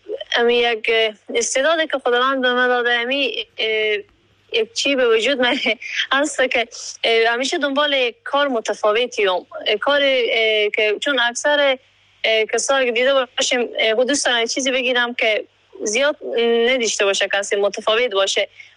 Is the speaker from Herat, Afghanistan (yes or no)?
yes; Herat, Afghanistan; به هرات زندگی میکنم، از هراتم و به یک فامیل روشنفکر تحصیل کرده شکر از یک فامیل روشنفکر هستم